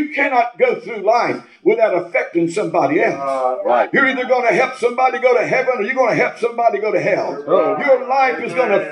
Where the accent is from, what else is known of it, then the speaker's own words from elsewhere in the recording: Georgia, United States; I'm from Georgia. I'm down south, you know.